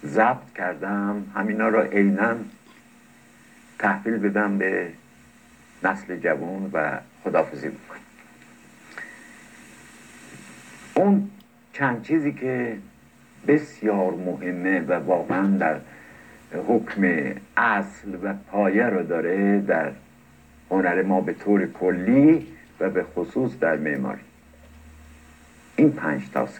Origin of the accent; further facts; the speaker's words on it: Yazd, Iran; از یک پدر ناینی و مادر یزدی در یزد زاده شدم. دبستان و دبیرستانم و در شهر یزد گذروندم